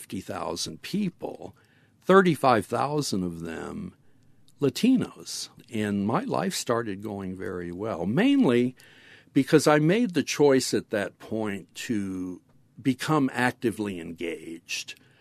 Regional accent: Lexington, Kentucky, United States; You got to realize that when I grew up in Lexington, Kentucky in the 1950s, it was a somewhat provincial town of 70,000 people

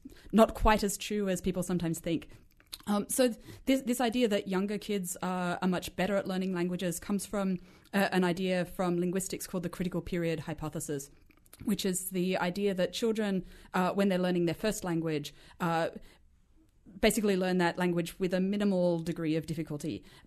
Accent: Australia; accent: Australian; moved away as an adult; now in United States; I'm from Australia originally. You can hear that by my accent. I moved to the US late enough in life that I haven't acquired an American accent, even though I've been here for 15 years or so.

